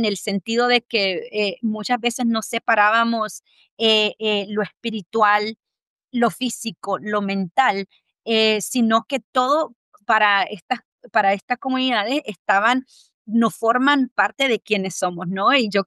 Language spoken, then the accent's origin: Spanish; El Salvador; Soy salvadoreña